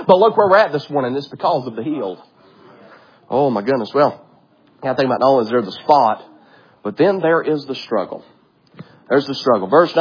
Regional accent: Georgia, United States

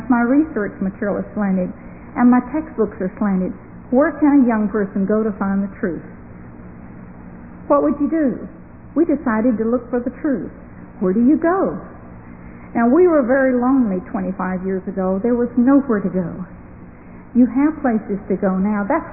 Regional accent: Ireland; And you have to realize I'm Irish. And you don't tell an Irishman you're not going to listen to them.

